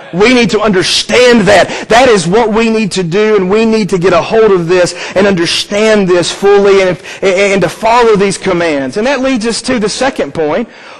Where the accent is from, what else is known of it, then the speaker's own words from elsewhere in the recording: Lawrenceburg, Tennessee, United States; I grew up in Lawrenceburg, Tennessee.